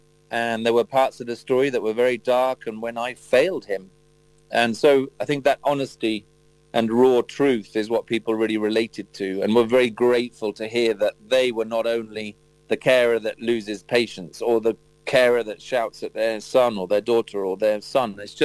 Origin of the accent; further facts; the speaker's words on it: Leeds, Yorkshire and the Humber, United Kingdom; we're from Yorkshire. We're all born in Leeds. And I haven't been to Bradford since I was 12 years old. And I'm now pushing 50.